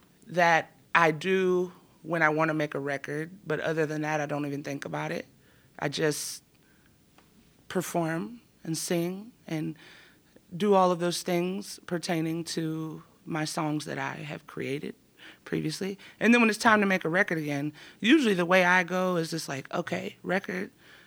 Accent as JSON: {"language": "English", "region": "the South", "country": "United States", "tie": "born or raised there", "said": "grew up in an interracial family. Mom's white, dad's black. And growing up in the South in the late 80s"}